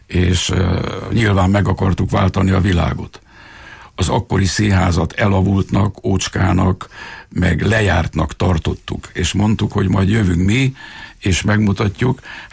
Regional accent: Romania; mindenki arra próbált nevelni, hogy mi itt Romániában magyarok vagyunk

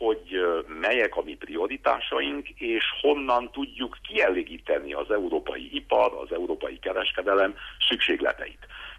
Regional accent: Transylvania, Romania; otthon Erdélyben, az erdélyi közvéleményben

